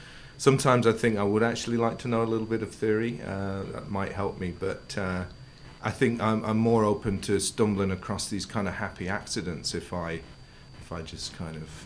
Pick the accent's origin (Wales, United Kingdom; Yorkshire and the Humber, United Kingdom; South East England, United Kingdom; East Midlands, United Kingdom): East Midlands, United Kingdom; Derby; moved away as an adult; also born or lived in London; now in Vancouver, Canada; I make Vancouver my home now, but I was brought up in Derby and lived a little for 3 years in London also before we quit and headed over to Canada.